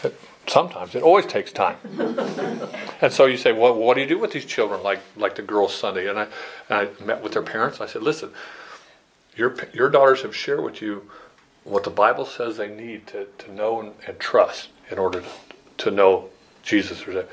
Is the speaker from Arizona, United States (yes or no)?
yes; Chandler, Arizona, United States; But when I grew up in Chandler, there were pools nowhere. We would jump in the irrigation ditch.